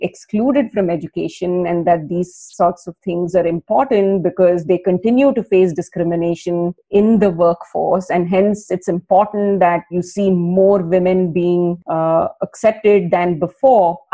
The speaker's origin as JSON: {"language": "English", "country": "India", "tie": "born or raised there", "moved": "yes", "lives_now": "United States", "said": "I was born and I grew up in India and then I moved to the US."}